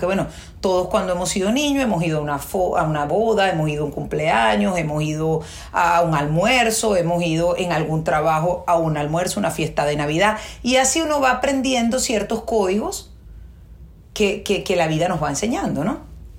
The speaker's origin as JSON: {"language": "Spanish", "country": "Venezuela", "said": "si tú trabajabas en mi país, yo soy venezolana"}